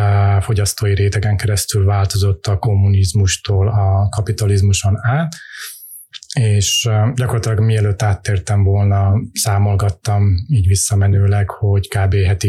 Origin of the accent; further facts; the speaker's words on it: Transylvania, Romania; moved away as an adult; now in Hungary; Én Erdélyből származó kis paraszt gyerek vagyok. Kb. 18 éves koromban jöttem át Magyarországra